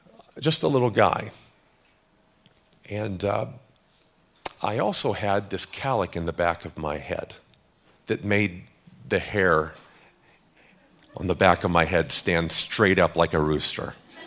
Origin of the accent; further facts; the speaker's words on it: Pacific Northwest, United States; And I grew up in the Pacific Northwest, and so cold and damp most of the time, we needed lots of wood.